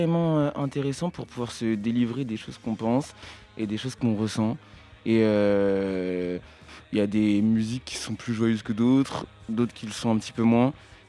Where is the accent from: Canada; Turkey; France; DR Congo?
France; Angers, Pays de la Loire; also born or lived in Pointe-Noire, Republic of the Congo; Non, j'ai pas né à Angers, je suis né à Pointe-Noire au Congo.